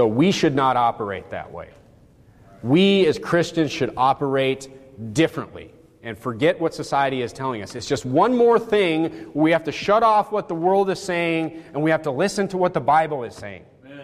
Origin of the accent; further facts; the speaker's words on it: United States; growing up in the United States